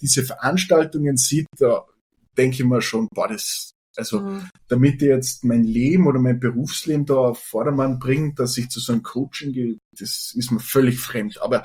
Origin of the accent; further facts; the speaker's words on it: Obertauern, Salzburg, Austria; Wir kommen aus Obertauern, wir sind ein Bergort.